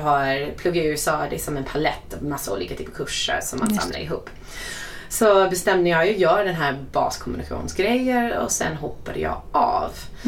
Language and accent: Swedish; Ottawa, Ontario, Canada; born or raised there; moved away as an adult; also born or lived in California